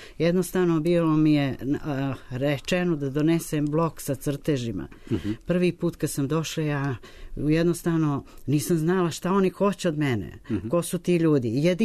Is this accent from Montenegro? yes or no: yes; Berane, Berane Municipality, Montenegro; moved away; kada sam došla iz malog mesta, iz Crne Gore, iz Berana, od tada se zvalo Ivangrad, nije Berane.